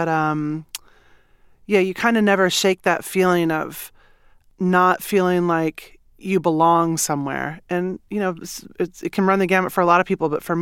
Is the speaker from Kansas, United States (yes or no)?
yes; Manhattan, Kansas, United States; Well, I was born and raised in Manhattan, and I love it.